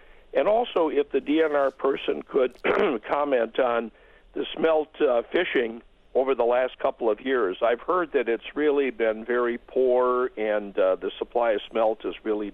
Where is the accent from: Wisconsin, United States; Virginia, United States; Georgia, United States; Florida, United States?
Wisconsin, United States; Ashland; I'm originally from Ashland, way up on Lake Superior. And I have fond memories when I was growing up there